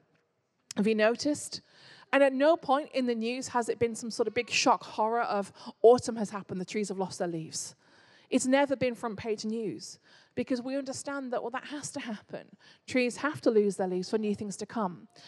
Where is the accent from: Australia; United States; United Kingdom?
United Kingdom; although it's awkward to talk about because we're British.